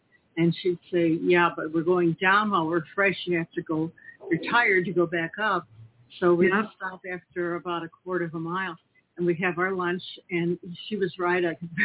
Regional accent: Glenwood, Illinois, United States; And then we moved to Glenwood. I grew up in Glenwood, Illinois.

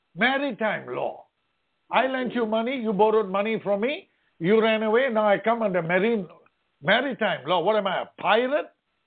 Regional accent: Missouri, United States; I'm from Missouri. Show me. Show me.

